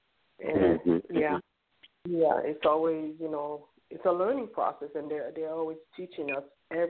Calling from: Florida, United States; calling from Florida.

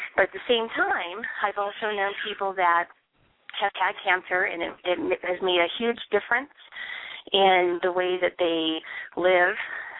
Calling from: California, United States; I'm calling from California.

